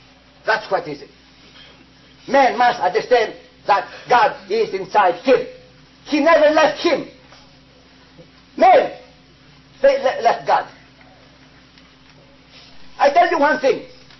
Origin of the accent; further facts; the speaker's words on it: Canada; I am from Canada. I am all over the world.